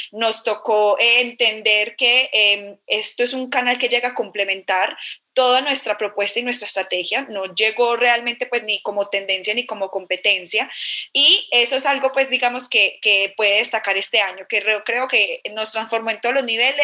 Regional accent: Antioquia, Colombia; Soy una colombiana, soy paisa

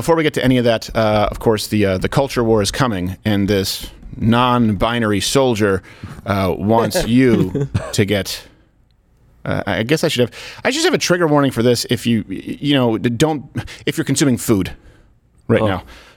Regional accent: Canada; When I was growing up in Canada

